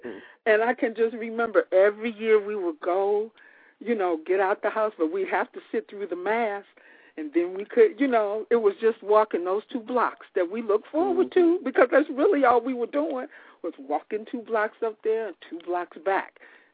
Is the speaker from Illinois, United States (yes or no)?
yes; Chicago, Illinois, United States; a tradition in my neighborhood when I grew up in Chicago also, and the neighborhood, we did everything as a neighborhood.